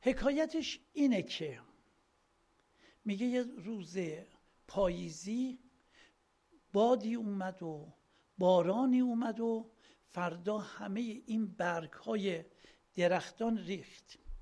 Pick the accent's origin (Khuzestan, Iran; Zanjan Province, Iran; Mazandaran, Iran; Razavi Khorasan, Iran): Razavi Khorasan, Iran; Mashhad; یه من مشهدیم،